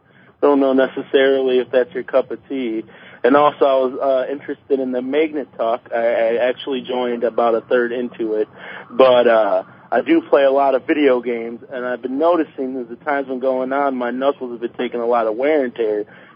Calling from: Florida, United States; I'm calling from Florida.

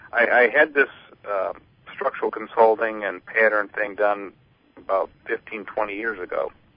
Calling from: Ohio, United States

